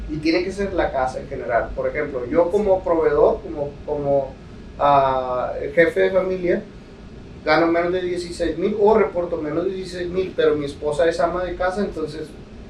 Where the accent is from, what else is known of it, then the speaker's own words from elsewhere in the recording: Mexico; now in United States; Un saludo para todos la gente de mi tierra. No nada más porque te vengas a Estados Unidos vas a hacer dinero.